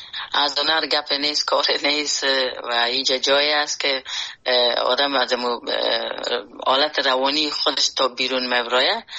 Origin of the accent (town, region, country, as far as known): Afghanistan; born or raised there; moved away